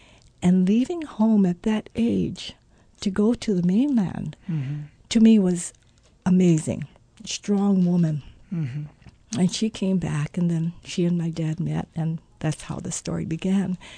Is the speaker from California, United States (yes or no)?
no; Honolulu, Hawaii, United States; But growing up in Honolulu and with a wonderful mother who was from a family of 15, from Makawao, Maui